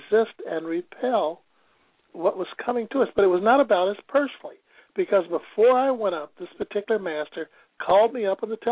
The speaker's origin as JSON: {"language": "English", "region": "Missouri", "country": "United States", "said": "I'm from Missouri, by the way, the Show Me State, which means even though I'm a little skeptical, I don't mind trying things out."}